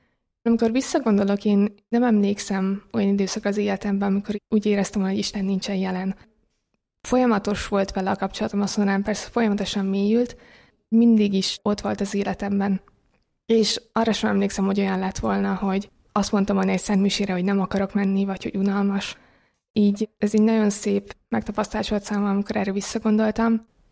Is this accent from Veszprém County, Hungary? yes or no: no; Kaposvár, Somogy, Hungary; born there; now in Budapest, Hungary